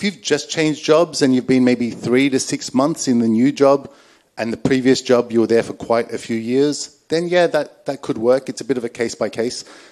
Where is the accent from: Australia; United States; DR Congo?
Australia; now in Japan; just over 21 years here in Japan. I'm Australian with a Japanese wife, three little children, three under 10.